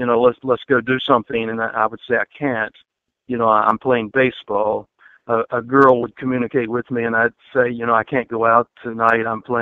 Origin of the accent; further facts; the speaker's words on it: Roanoke, Virginia, United States; I grew up in Virginia, in a town of about 100,000 people or so, Roanoke, Virginia, not very far from Blacksburg.